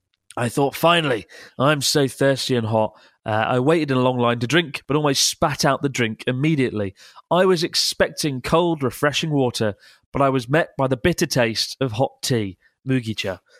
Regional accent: United States; My brother and I grew up here in America, but our mother is Japanese, so we'd often visit growing up.

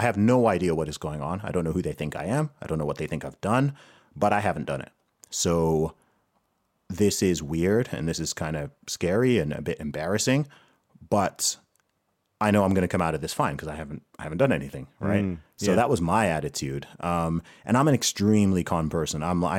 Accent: Saudi Arabia; now in Southampton, United Kingdom; I grew up in Saudi Arabia, as you may know. And then, my family moved to the UK sort of permanently in 2008, and Bournemouth was just the sort of chosen home base for where my parents kind of came back to. So I ended up in Bournemouth for a while. I'm in Southampton now

